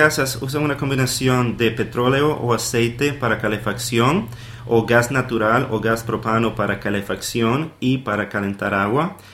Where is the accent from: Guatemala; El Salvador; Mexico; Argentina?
El Salvador; born there; moved away as an adult; Pues yo nací en El Salvador en el año, bueno, en los años 80.